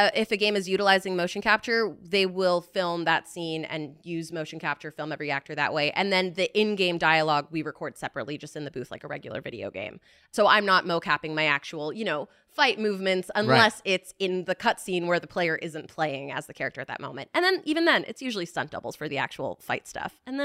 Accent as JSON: {"language": "English", "region": "Florida", "country": "United States"}